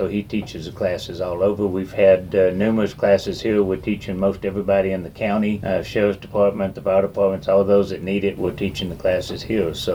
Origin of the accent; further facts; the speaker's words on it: Wimberley, Texas, United States; Well, I was born and raised in Wimberley. I've lived here all my life so far.